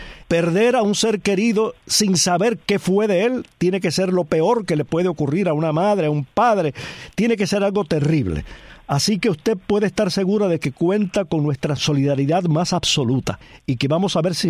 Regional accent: Cuba; moved away; todo el mundo sabe quiénes somos los cubanos.

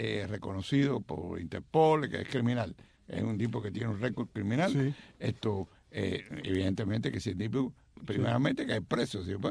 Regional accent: Cuba; yo soy cubano

